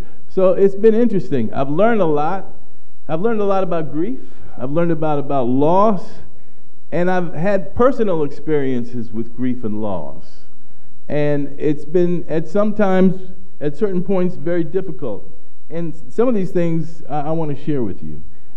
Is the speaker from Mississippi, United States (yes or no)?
no; San Jose, California, United States; now in New York metropolitan area, United States; I moved from San Jose, California, here to the New York metropolitan area in 1983. He said, "You look good." But I miss my home. I'm a California boy.